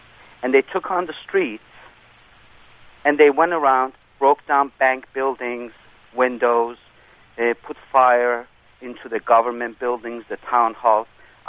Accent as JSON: {"language": "English", "country": "Iran", "moved": "yes", "lives_now": "United States", "said": "And I wanted to let you all know that I'm from Iran, and I've been in the United States for 30 years."}